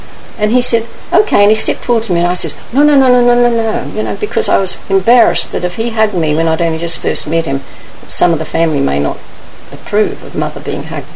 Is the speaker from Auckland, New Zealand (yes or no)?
yes; Leigh, Auckland, New Zealand; I'm from Auckland, actually North Auckland, a little place called Lee, and it's a fishing village.